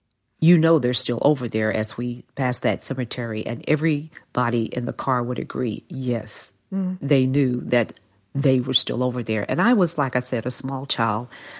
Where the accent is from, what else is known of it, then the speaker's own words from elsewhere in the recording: Tulsa, Oklahoma, United States; I grew up in the Greenwood community myself as a little girl.